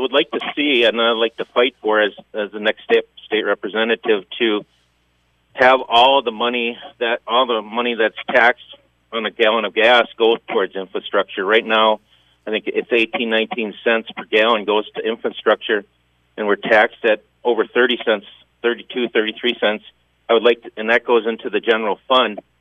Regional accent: Hancock, Michigan, United States; also born or lived in Marquette; Well, I'm from Hancock. My wife and I have two children. We lived up in Hancock, I think, for 23 years now. Prior to that, we lived in Marquette.

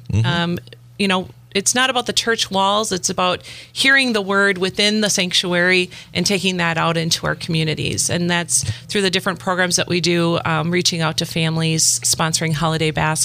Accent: Berlin, Wisconsin, United States; So I grew up in the Oshkosh area in Wisconsin. Berlin is actually my hometown

